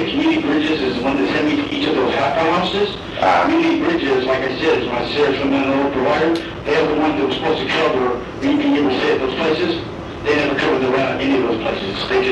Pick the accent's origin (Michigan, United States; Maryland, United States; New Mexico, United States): New Mexico, United States; because I'm not from Arizona. I'm from New Mexico, where all of my family is.